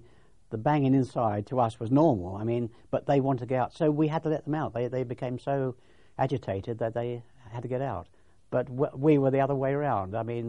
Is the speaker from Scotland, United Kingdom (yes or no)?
no; Leatherhead, South East England, United Kingdom; my hometown's Leatherhead, and Jack Barnes came from Epsom. This is how I came to get to know Jack.